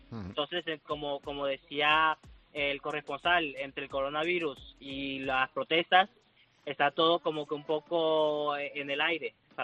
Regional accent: Colombia; yo soy de Colombia, mitad de mi familia es de piel blanca, mitad de familia es de piel oscura.

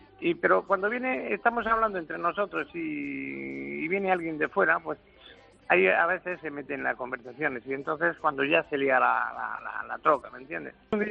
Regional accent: Granada, Andalusia, Spain; now in Cambrils, Spain; yo llevo aquí 48 años, pues yo soy de Granada. Y llevo 48 años en Cambrils, que no me he movido de aquí.

